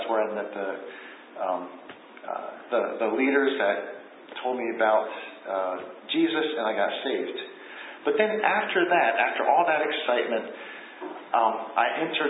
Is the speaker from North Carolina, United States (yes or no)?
no; Silver Spring, Maryland, United States; born there; I was born in Silver Spring, Maryland, to a mother and a father, and I got my parents got divorced when I was really young, and I was raised by my mom.